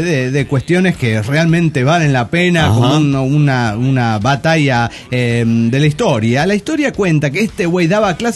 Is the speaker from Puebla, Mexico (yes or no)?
yes; Puebla, Mexico; de Puebla, México.